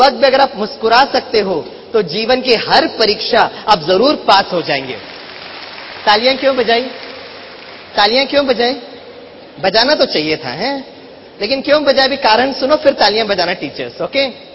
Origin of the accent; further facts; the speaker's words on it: Mumbai, Maharashtra, India; बाप रे, मैं मुंबई से आया ना, तो मुंबई में हमारा लोकल ट्रेन बहुत बड़ा संघर्ष है।